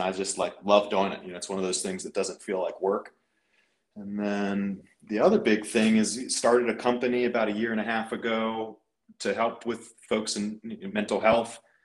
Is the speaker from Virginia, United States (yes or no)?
no; Frederick, Maryland, United States; So I grew up in Frederick, Maryland. It's kind of funny, on both my mom and dad's side, the families have been in Frederick, which is a small town of north of DC, for like 300 years.